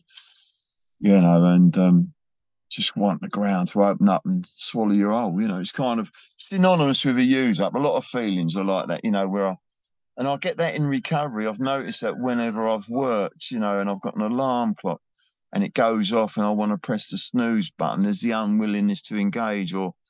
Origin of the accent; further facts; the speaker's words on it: Blackheath, London, United Kingdom; born there; I was born in Blackheath in southeast London.